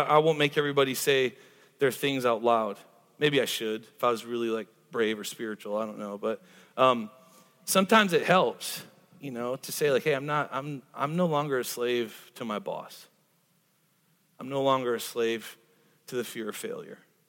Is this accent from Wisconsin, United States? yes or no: yes; Wisconsin, United States; now in Greenville, United States; When I first moved to Greenville, I said, hey, I'm from Wisconsin.